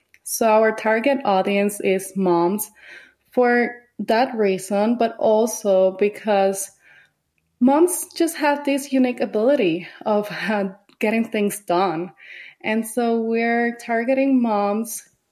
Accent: Puerto Rico; I grew up in Puerto Rico, and as many of our listeners know, Puerto Rico is right on the path of hurricanes every summer.

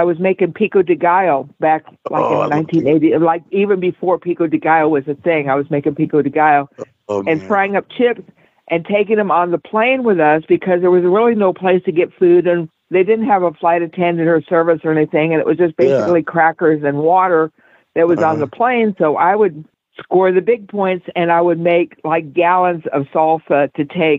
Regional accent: Texas, United States; y'all are going to think I'm so country. I grew up in West Texas.

